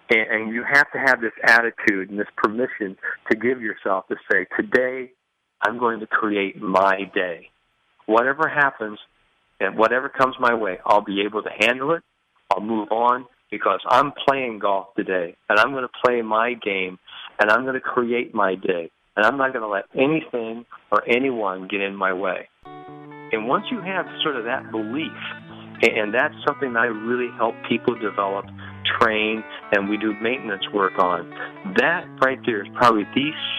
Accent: Galveston, Indiana, United States; I come from Galveston, Indiana. And that's where I lived

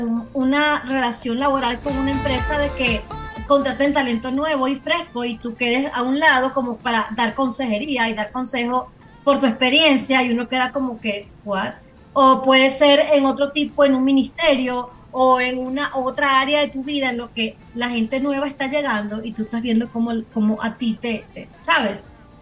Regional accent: Venezuela; Yo como mujer latina venezolana, I love chisme

